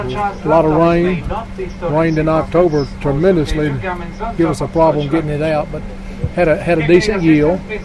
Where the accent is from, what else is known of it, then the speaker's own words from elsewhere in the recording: Mayfield, Kentucky, United States; I'm from Mayfield, Kentucky, right in the western part of Kentucky. Grow corn, soybeans, wheat.